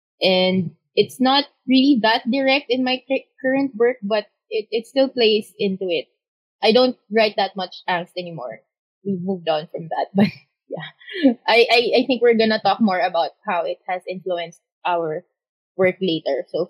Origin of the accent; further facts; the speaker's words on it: Philippines; I'm a Filipino author who writes mostly romance in English